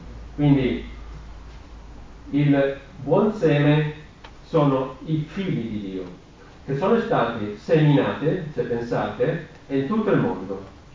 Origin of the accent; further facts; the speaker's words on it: Peru; Italian is a second language; moved away; also born or lived in Poland / Sweden; Io sono partito dal Perù, poi sono andato a studiare in Polonia, e dalla Polonia sono andato in Svezia e ho trovato questa famiglia.